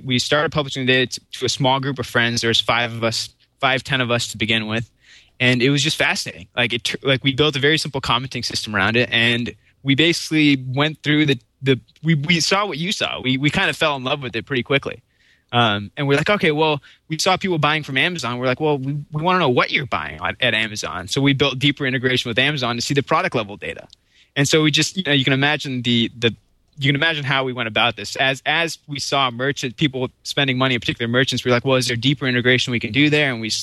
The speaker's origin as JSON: {"language": "English", "town": "Palo Alto", "region": "California", "country": "United States", "said": "And I'm from Palo Alto myself."}